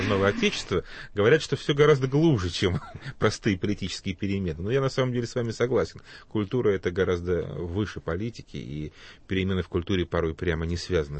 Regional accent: Ukraine; born there; Я, например, родился на Украине

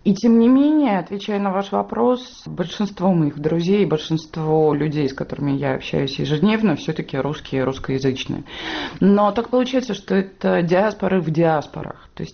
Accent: Pyatigorsk, Stavropol Krai, Russia; also born or lived in Caucasus; Я росла в Пятигорске, в Минводы. И там, конечно же, культура вина намного-намного сильнее, чем культура водки.

